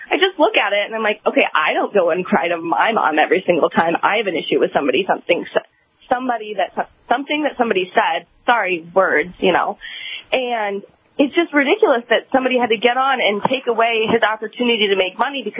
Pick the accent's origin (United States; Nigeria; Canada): Canada; He's Canadian. I'm Canadian also, so I get it.